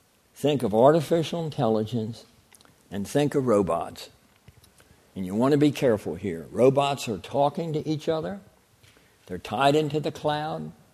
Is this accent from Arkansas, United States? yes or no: no; Baltimore, Maryland, United States; I'm going to use the example of T. Rowe Price just because I'm from Baltimore.